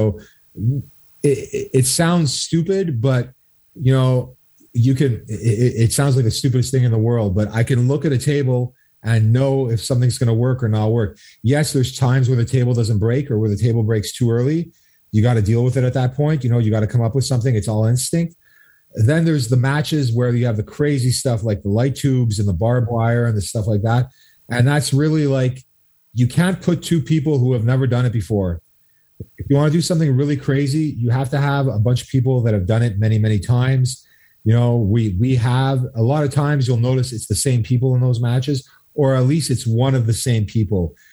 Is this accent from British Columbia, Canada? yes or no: no; Deux-Montagnes, Quebec, Canada; I mean, we're both from Two Mountains. So, you know, that, you know, Two Mountains is a skateboarding town.